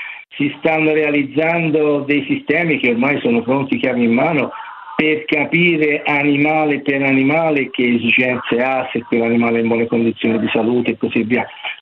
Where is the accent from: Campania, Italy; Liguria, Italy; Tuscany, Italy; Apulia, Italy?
Tuscany, Italy; Livorno; io sono livornese